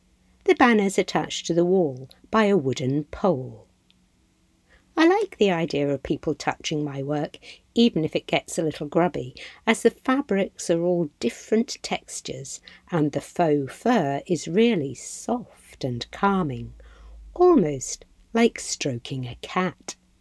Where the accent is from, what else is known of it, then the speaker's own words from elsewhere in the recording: Cleethorpes, Yorkshire and the Humber, United Kingdom; I feel a sense of pride living in the north. My family are from Hartlepool, and I grew up in Cleethorpes, next door to Grimsby, a town that's been the butt of many jokes over the years.